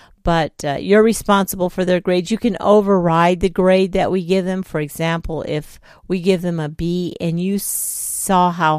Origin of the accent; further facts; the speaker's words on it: Nigeria; And growing up in Nigeria, we had tons of snakes.